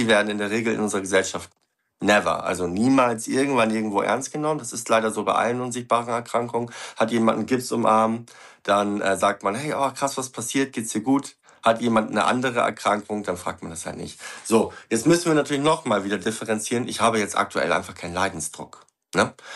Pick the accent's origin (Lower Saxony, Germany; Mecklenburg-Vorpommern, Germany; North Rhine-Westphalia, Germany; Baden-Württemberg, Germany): Lower Saxony, Germany; Ich komme aus Ostfriesland